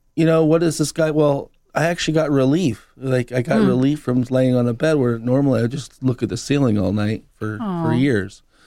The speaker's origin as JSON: {"language": "English", "region": "Indiana", "country": "United States", "tie": "born or raised there", "said": "I grew up in Indiana and there's, you know, people love sports"}